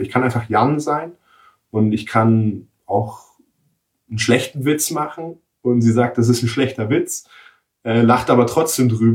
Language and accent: German; Nuremberg, Bavaria, Germany; born there; ich bin gebürtiger Nürnberger